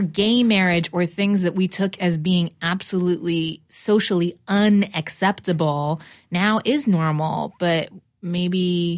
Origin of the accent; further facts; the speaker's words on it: New Jersey, United States; I'm also from New Jersey, and I'm also half Persian.